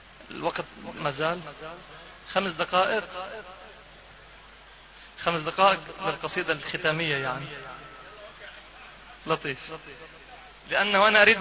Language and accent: Arabic; Lebanon